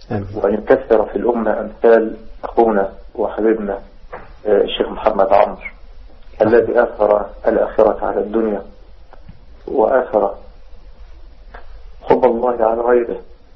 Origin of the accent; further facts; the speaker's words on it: Mansoura, Dakahlia, Egypt; بعض الشباب عندنا في المنصورة